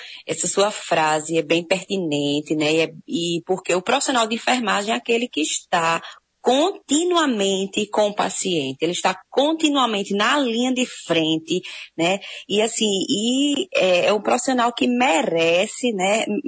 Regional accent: Araripina, Pernambuco, Brazil; now in Recife, Brazil; Isso, sou de Araripina.

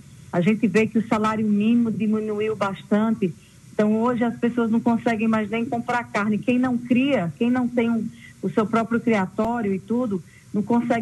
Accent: Rajada, Pernambuco, Brazil; born there; Ela pega ali após Rajada, que é o nosso distrito onde eu nasci, e graças a Deus, depois de casada, voltei a morar lá.

